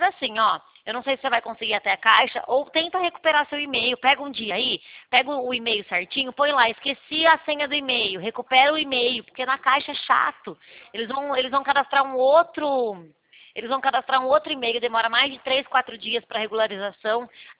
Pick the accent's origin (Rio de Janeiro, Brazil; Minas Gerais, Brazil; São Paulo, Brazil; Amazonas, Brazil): São Paulo, Brazil; Araras; Eu, na verdade, sabe de onde eu sou? De Araras.